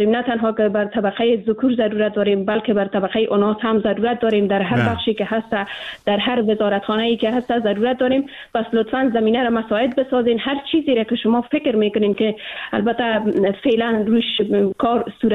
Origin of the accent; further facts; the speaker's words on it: Afghanistan; ما به عنوان یک افغان